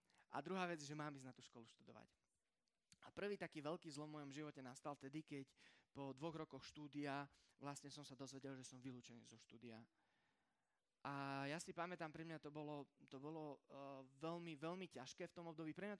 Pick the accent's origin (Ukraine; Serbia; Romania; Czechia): Romania; Vyrastal som teda nielenže v Rumunsku, a nielenže na dedine, ale na takej dedine, ktorú by ste dosť možno, že ani na mape nenašli.